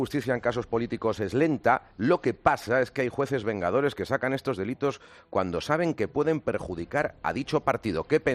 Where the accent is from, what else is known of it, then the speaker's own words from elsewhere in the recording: Coria del Río, Andalusia, Spain; soy de Coria del Río.